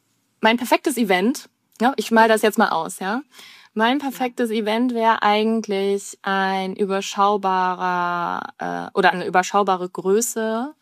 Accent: Cologne, North Rhine-Westphalia, Germany; Also ich komme aus Köln, wir haben genug kölsche Kneipen

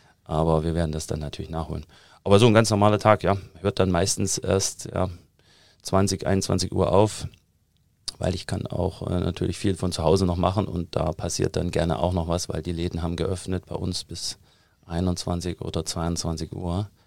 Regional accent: Thuringia, Germany; accent: Thuringian; Also ich komme ja aus Thüringen, hört man immer noch raus.

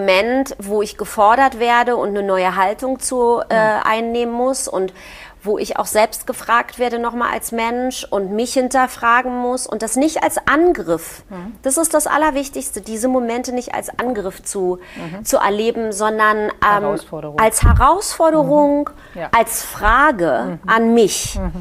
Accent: East Germany, Germany; Ich komme aber auch aus dem Osten.

